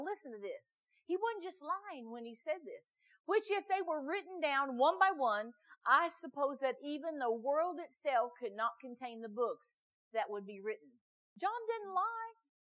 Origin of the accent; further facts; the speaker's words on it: Missouri, United States; So I told you I'm a show me girl. I'm truly from Missouri. I'm a show me girl.